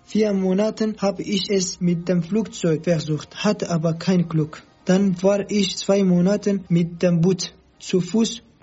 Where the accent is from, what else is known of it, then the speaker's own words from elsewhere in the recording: Syria; German is a second language; moved away as an adult; now in Germany; Ich bin 21 Jahre alt. Ich bin Kurde und komme aus Syrien, aus Rojava. Seit Juni 2015 bin ich in Deutschland.